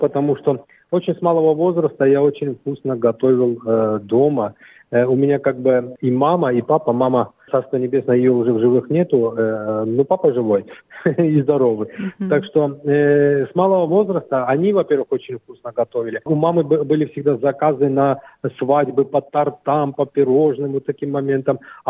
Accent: Tbilisi, Georgia; now in Australia; Ну, мы в Австралии уже год. Я родом с Грузии, Тбилиси, столица Грузии. Я там родился, вырос.

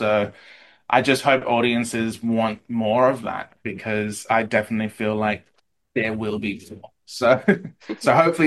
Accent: Eastern Australia, Australia; accent: Eastern Australian; I had to get rid of my Eastern Australian accent

